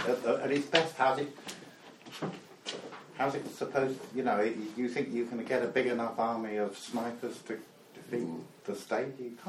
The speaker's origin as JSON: {"language": "English", "region": "England", "country": "United Kingdom", "moved": "yes", "lives_now": "Ireland", "said": "I'm from England, I only just came here, but I was astonished"}